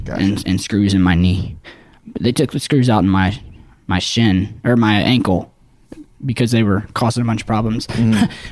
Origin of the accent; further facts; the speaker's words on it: Mississippi, United States; and you know I'm from Mississippi